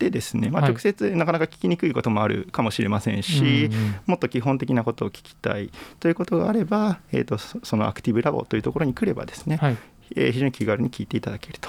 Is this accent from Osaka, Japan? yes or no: no; Tokyo, Japan; 私は東京の出身です。